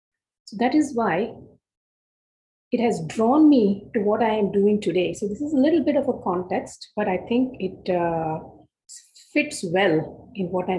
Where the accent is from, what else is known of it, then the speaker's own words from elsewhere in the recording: Mumbai, Maharashtra, India; moved away as an adult; also born or lived in Vadodara; now in United States; I'm originally from Mumbai. And after marriage, I left Mumbai 41 years ago and lived in Baroda, Gujarat. And after having lived there for 7 years, we immigrated to the United States.